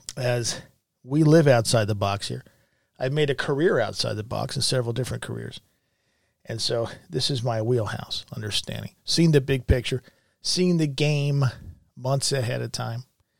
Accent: Pennsylvania, United States; In Pennsylvania, my home state, I've seen some completely insane things in the last several months.

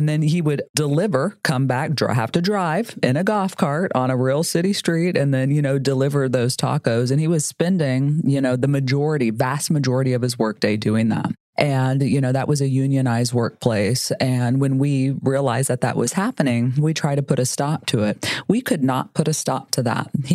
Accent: San Antonio, Texas, United States; And where I come from, some of you all may or may not know, I am San Antonian. Okay. So I'm Hispanic from San Antonio, Texas, and I live in San Antonio. I'm very proud of San Antonio

